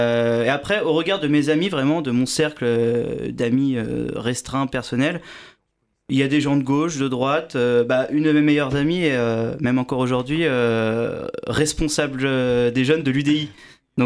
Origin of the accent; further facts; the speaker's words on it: Montargis, Centre-Val de Loire, France; à Montargis, du coup, là d'où je viens, là où j'étais au lycée.